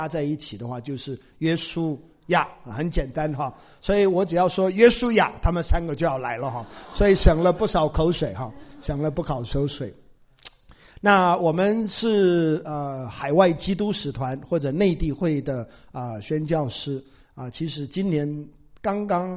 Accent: Taiwan; now in United States; 师母跟我都是在台湾出生长大的。但是我们其实是在美国认识的

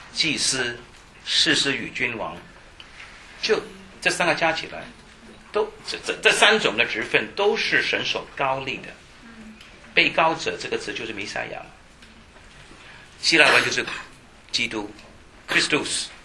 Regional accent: Shanghai, China; 我们上海人说十八番的 subuffet 啊，就是翻来翻去的

